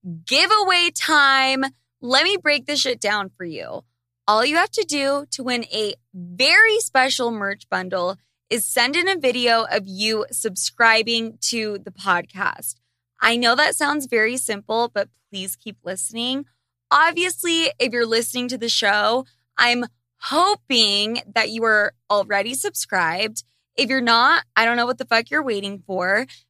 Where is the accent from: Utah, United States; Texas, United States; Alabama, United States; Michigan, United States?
Utah, United States; I grew up in Utah, obviously. I went to Catholic school, so I don't know anything about this.